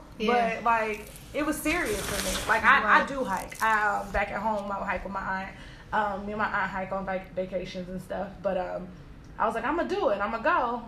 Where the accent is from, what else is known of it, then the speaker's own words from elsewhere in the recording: Detroit, Michigan, United States; now in St. Louis, United States; Like, I mean, I'm not from here, and a lot of us hikers are not from St. Louis. I've been here for 3 years. I'm from Detroit.